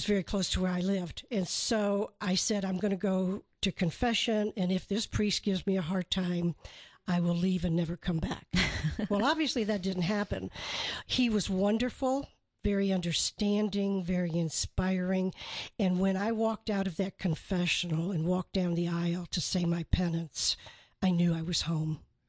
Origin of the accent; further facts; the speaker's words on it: Michigan, United States; I'm from Michigan, yeah.